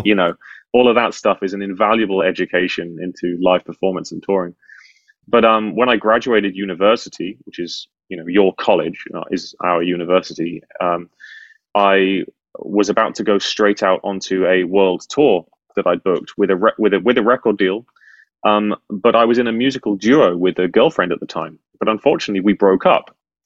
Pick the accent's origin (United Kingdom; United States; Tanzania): United Kingdom; And as a Brit with an awful sense of humor, you embrace me with open arms.